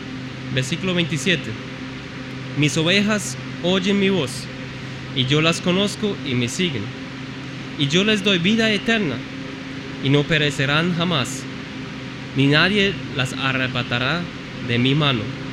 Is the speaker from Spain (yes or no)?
no; Germany; En mi país, en Alemania, hay pastores.